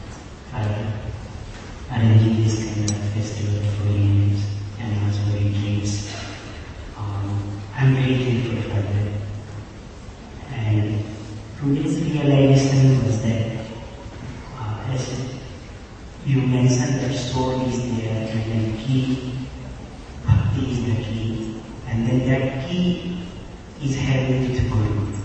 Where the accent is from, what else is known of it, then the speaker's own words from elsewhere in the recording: India; English is a second language; I went back to my home country in India, Bharat